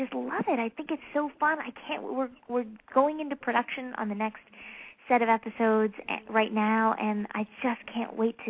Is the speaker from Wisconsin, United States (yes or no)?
no; New York, United States; moved away as an adult; also born or lived in Washington, D.C.; I was born in D.C. and raised in New York. And I grew up in Manhattan. And I moved out here 3 years ago, and it was a big, big change for me.